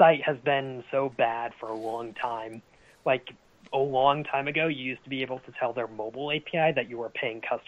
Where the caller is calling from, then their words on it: Massachusetts, United States; Massachusetts.